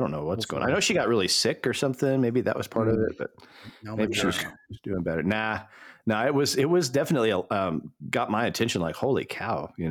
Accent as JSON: {"language": "English", "town": "El Paso", "region": "Texas", "country": "United States", "tie": "born or raised there", "said": "a lot of that video was filmed in El Paso, where my hometown."}